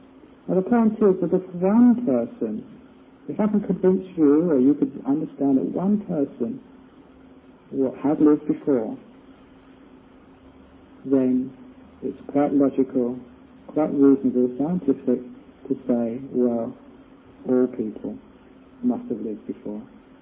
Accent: England, United Kingdom; born there; I was born in England

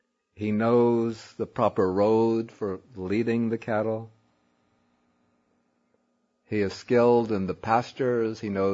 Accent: Brooklyn, New York, United States; somewhat like I grew up in Brooklyn, New York. I know nothing about looking after a herd of cattle.

